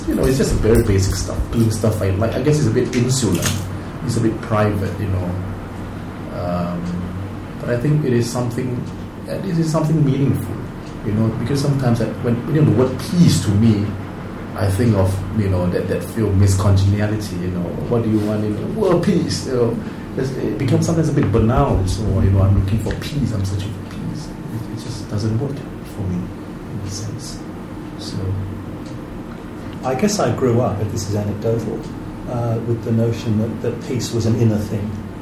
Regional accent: Singapore; Well, I'm from Singapore.

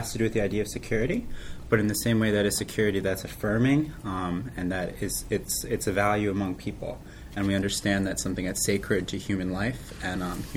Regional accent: Lansdale, Pennsylvania, United States; I'm from Lansdale, Pennsylvania.

